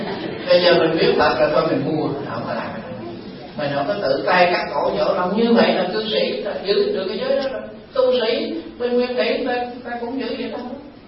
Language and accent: Vietnamese; Southern Vietnam, Vietnam